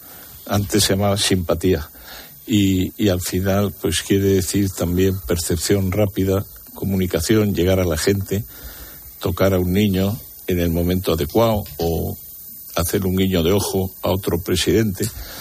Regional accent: Spain; siendo español

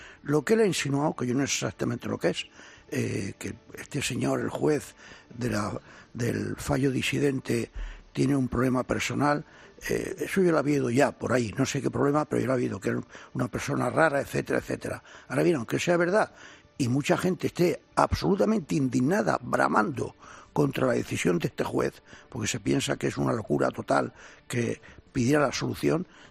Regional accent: Andalusia, Spain; uno llega con el corazón esponjado siendo andaluz.

